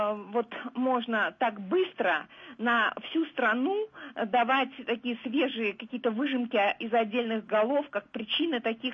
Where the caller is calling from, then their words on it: Moscow, Russia; Я звоню из Москвы